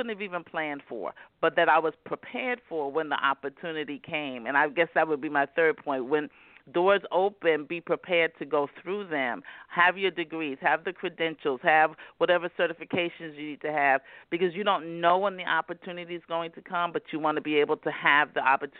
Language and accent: English; New York City, New York, United States; So I was born in Harlem, raised in Harlem in the Bronx.